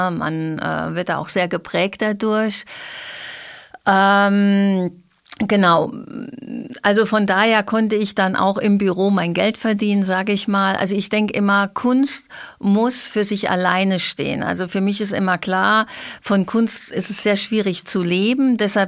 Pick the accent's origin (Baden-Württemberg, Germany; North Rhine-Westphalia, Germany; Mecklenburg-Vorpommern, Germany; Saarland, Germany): Saarland, Germany; Kleinblittersdorf; Ich komme ja aus Kleinbittersdorf.